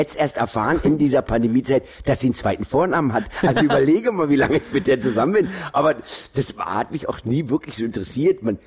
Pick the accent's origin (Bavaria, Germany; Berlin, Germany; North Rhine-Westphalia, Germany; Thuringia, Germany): Berlin, Germany; ich komme jetzt auch aus Berlin